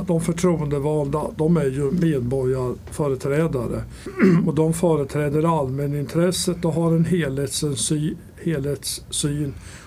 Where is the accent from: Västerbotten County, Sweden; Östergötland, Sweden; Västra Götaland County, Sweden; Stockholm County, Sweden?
Västerbotten County, Sweden; Ammarnäs; Ursprungligen kommer jag ifrån Ammarnäs uppe i Västerbottens fjällvärld där mina föräldrar drev fjällhotell.